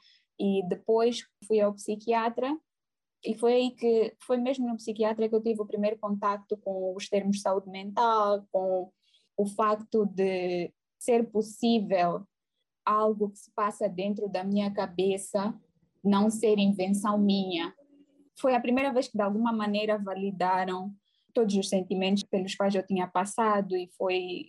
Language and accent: Portuguese; Mozambique; principalmente sendo mulher, crescendo em Moçambique.